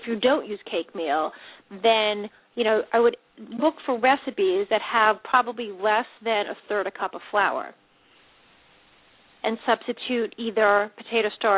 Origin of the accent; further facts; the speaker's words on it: Long Beach, New York, United States; And I had mentioned to the audience that I was from Long Beach, New York, South Shore of Long Island